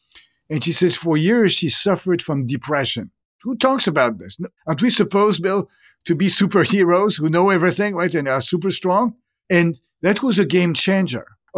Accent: France; moved away; I did not grow up in this country. I grew up in France.

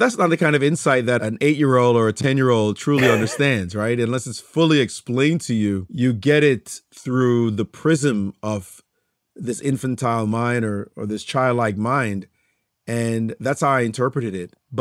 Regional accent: Jamaica; So it was quite a challenge growing up in Jamaica because we lived in serious amount of poverty.

